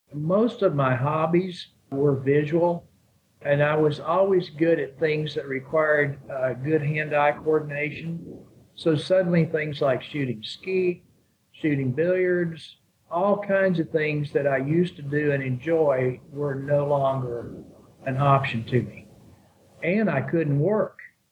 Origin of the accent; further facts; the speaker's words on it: Arkansas, United States; I grew up in Arkansas. I went to school in Arkansas, went to medical school there, graduated in 1968.